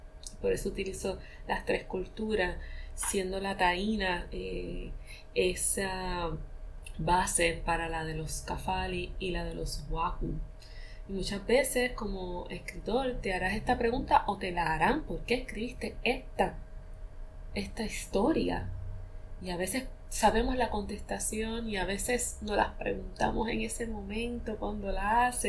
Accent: Puerto Rico; la realidad que vivo como ciudadana puertorriqueña, como mujer, madre, esposa, hija, amiga, sobrina, nieta, etcétera, que ama Puerto Rico, que vive

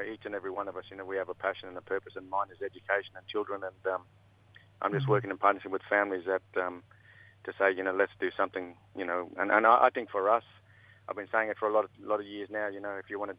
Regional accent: Murgon, Queensland, Australia; Yeah, I grew up in Mergen, so my mum and dad were born and raised in Cherbourg, and then I'm the eldest of seven children

